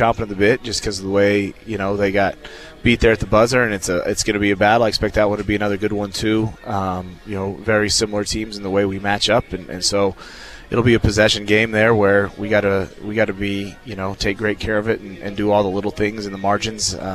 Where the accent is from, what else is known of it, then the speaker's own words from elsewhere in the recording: Kansas, United States; growing up in Western Kansas, you know, at the time Hays was in the RMAC